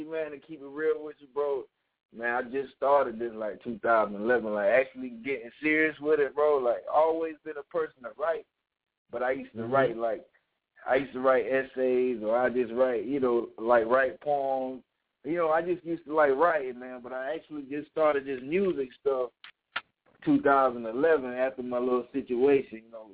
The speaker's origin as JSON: {"language": "English", "town": "Hardeeville", "region": "South Carolina", "country": "United States", "lives_now": "Fayetteville, United States", "said": "Well, right now I'm in Fayetteville, North Carolina, but I'm from Hardeeville, South Carolina. It's a little small little town."}